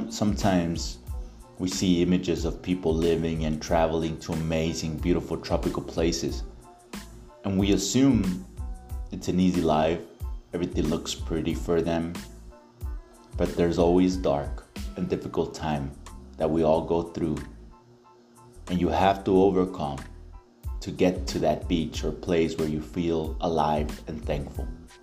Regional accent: El Paso, Texas, United States; I remember walking in my hometown of El Paso, specifically Horizon City.

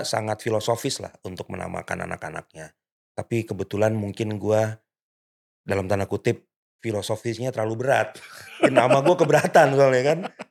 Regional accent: Jakarta, Indonesia; born there; Tapi gue lahir di Jakarta lah.

